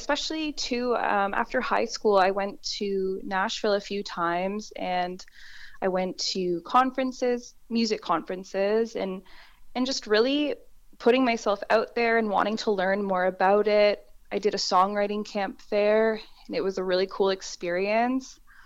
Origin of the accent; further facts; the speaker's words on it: Burlington, Ontario, Canada; Yeah, well, I'm from Burlington, Ontario, and I've been performing since I was 12 years old